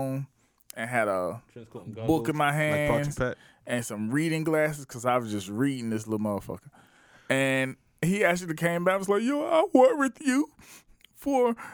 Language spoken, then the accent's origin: English; Columbia, South Carolina, United States; Like, I'm from the Columbia area, and it's really only an hour and a half up the road